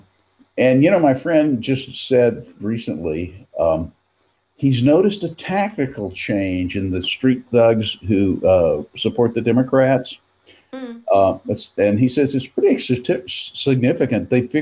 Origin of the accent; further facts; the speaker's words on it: the South, United States; he and I used to talk a lot about our different experiences growing up in the South, more or less about the same time.